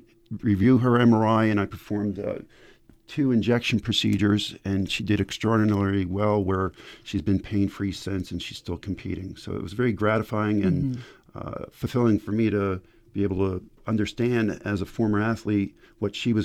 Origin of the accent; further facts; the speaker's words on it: Maplewood, New Jersey, United States; So I was born and raised in Maplewood, New Jersey, and that's where I began my young swimming career.